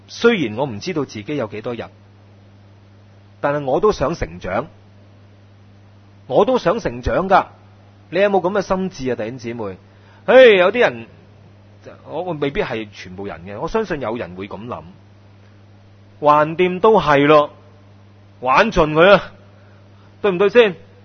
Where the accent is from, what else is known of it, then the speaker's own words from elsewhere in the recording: Hong Kong; 不在症呢，是我哋香港人一个好严重的症状。